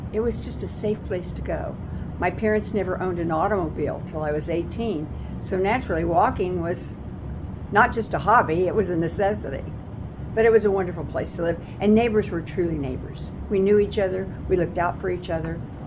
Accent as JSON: {"language": "English", "town": "Kansas City", "region": "Kansas", "country": "United States", "tie": "born or raised there", "said": "My friends and I grew up at 13th and Quindaro, which now everybody shudders when they hear that address."}